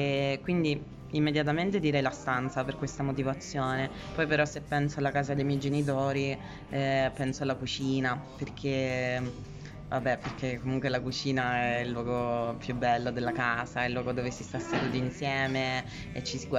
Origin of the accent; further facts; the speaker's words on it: Sicily, Italy; now in Turin, Italy; io vengo dalla Sicilia, quindi questi quadretti ci sono sia nella mia casa giù in Sicilia che nella casa che ora abito a Torino